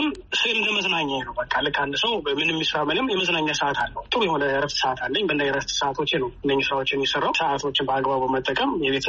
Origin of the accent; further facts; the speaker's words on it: Addis Ababa, Ethiopia; now in Doha, Qatar; ተወልጄ ያደኩት አዲስ አበባ ነው።